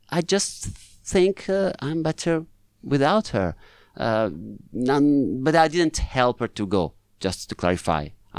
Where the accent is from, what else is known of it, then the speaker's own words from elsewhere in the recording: Italy; accent: Italian; English is a second language; now in London, United Kingdom; move to the UK, London, because I knew that sometimes they also have Italian actors. And I found out my accent is perfect. My face apparently doesn't match my Italian accent.